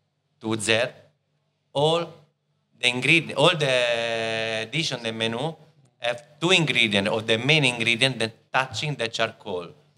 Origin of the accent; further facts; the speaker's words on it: Rome, Lazio, Italy; born there; English is a second language; also born or lived in Senigallia; I moved city from, I was born in Rome.